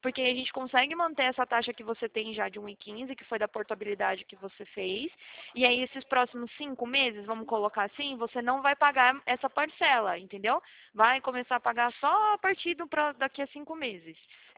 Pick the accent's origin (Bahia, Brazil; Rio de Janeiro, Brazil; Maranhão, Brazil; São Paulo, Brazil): São Paulo, Brazil; Atibaia; Não, eu sou daqui de Atibaia. Não sei se você conhece, é interior daqui de São Paulo.